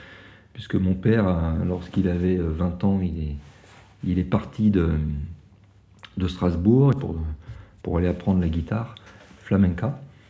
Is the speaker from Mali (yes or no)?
no; Morocco; born there; Ma sœur et moi, on est nés au Maroc.